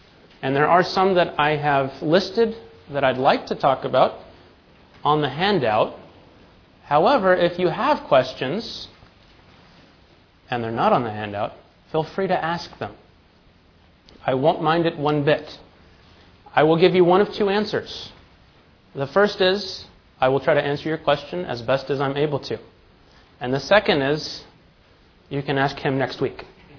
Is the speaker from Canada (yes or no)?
no; Amarillo, Texas, United States; moved away as an adult; I'm from Amarillo, Texas. I moved up to Pennsylvania 5 years ago now